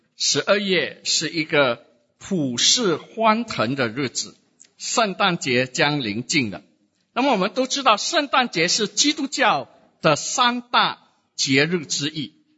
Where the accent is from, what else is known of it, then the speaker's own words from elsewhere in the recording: Singapore; 我们新加坡人就说